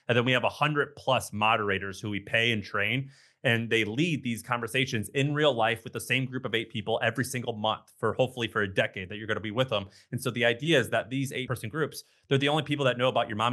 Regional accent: St. Louis, Missouri, United States; I'm from Hampton Avenue in St. Louis, Missouri. It's a street.

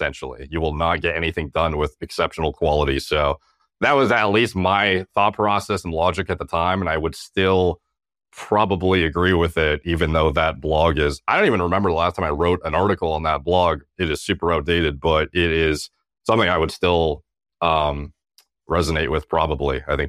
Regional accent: Canada; So, you know, as a Canadian

